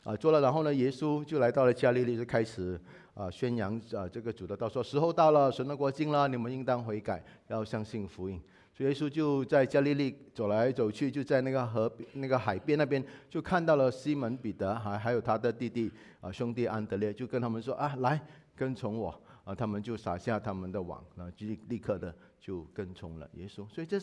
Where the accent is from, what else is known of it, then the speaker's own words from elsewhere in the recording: Singapore; 我们新加坡人太喜欢主动了